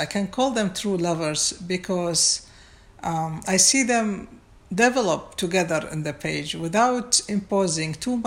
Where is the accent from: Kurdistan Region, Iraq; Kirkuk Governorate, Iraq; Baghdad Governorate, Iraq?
Baghdad Governorate, Iraq; Baghdad; English is a second language; moved away; I was born and raised in Baghdad. And from my teenage time until I left Iraq, travel was not allowed due to those continuous wars.